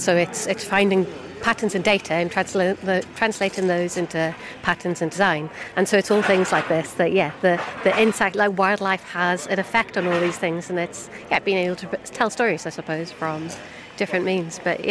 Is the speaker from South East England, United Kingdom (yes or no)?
no; Edinburgh, Scotland, United Kingdom; I'm from Edinburgh.